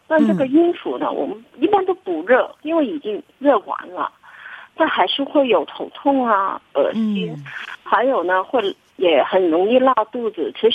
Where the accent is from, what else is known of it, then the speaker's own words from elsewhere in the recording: Guangdong, China; 我们广东人呢